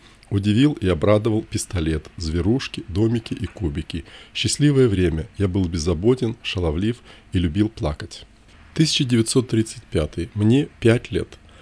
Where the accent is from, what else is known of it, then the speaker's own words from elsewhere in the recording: Saint Petersburg, Russia; Вернулись в Ленинград после того, как была прервана блокада города. По пути возвращения в родной город был проездом в Москве.